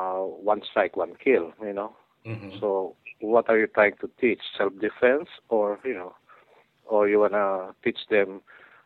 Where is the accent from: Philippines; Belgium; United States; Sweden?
Philippines; So, like, you know, I'm still Filipino.